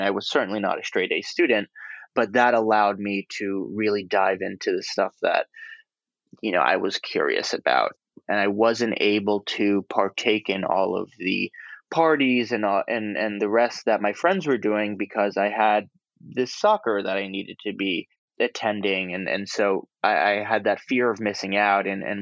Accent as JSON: {"language": "English", "town": "New York City", "region": "New York", "country": "United States", "tie": "born or raised there", "said": "So I grew up here in New York City, where I am now"}